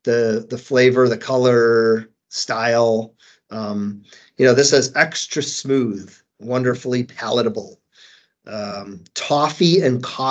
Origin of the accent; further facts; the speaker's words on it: Chicago, Illinois, United States; as being growing up in the Chicago area, South Side resident